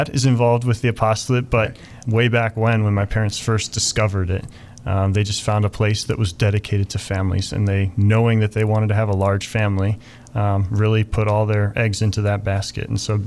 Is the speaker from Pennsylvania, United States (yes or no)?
no; Euclid, Ohio, United States; also born or lived in Cuyahoga Heights; Yeah, so my family grew up on the east side of Cleveland. So originally from Euclid, Ohio, St. Christine's was our home parish